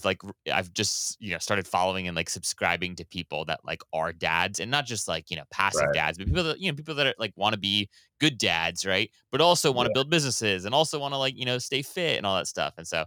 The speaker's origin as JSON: {"language": "English", "town": "Kailua", "region": "Hawaii", "country": "United States", "tie": "born or raised there", "said": "I grew up in Kailua, which is on the, like the eastern side of Oahu."}